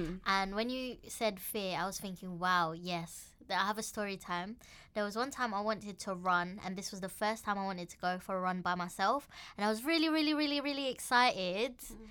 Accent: London, United Kingdom; Brother, we're from East London.

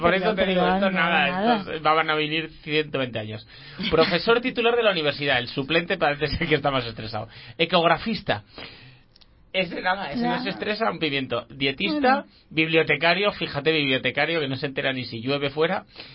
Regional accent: Gijón, Asturias, Spain; Te toca Gijón, de donde yo soy, pues fíjate que nunca pasa nada.

